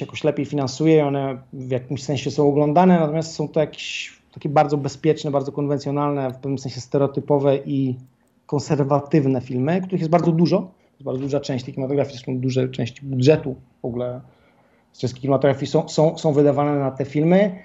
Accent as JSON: {"language": "Polish", "country": "Czechia", "said": "I to jest też fajne, że jesteśmy właśnie z Czech"}